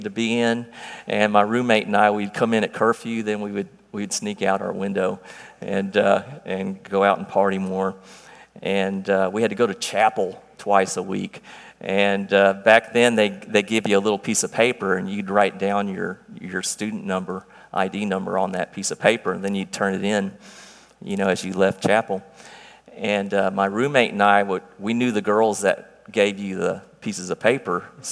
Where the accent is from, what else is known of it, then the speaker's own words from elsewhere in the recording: Conroe, Texas, United States; And I grew up actually in Conroe. I grew up in church, but I really did not know.